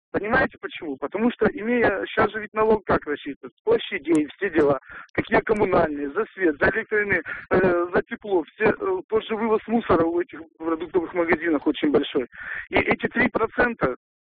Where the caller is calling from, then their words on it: Karpinsk, Sverdlovsk Oblast, Russia; Я вам звоню из Свердловской области, город Карпинск.